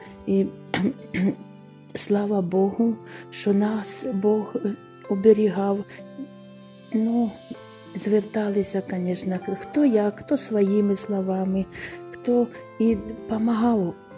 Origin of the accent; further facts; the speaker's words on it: Chernihiv, Chernihiv Oblast, Ukraine; Да, так, я сама з Чернігова.